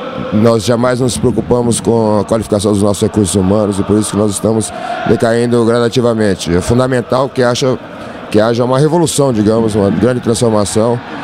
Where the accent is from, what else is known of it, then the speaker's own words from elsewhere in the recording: Ribeirão Preto, São Paulo, Brazil; Em Ribeirão Preto, cidade onde eu fui criado, onde eu estudei, fiz a faculdade de medicina da Universidade de São Paulo.